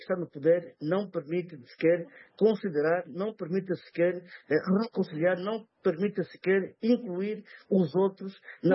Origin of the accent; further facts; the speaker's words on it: Angola; enquanto angolanos, seria um orgulho termos conseguido ajudar um país a se pacificar